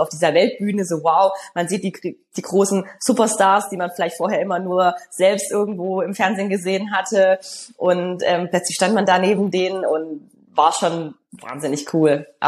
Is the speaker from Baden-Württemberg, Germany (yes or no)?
yes; Stuttgart, Baden-Württemberg, Germany; wir hatten dann 2007 die Weltmeisterschaft in Stuttgart, das heißt in meiner Heimatstadt.